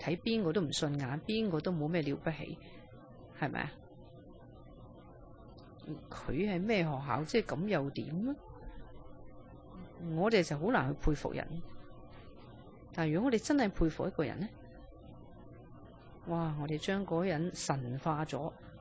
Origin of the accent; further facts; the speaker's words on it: China; 讲笑咩？我们中国人不讲大话还可以生存咩？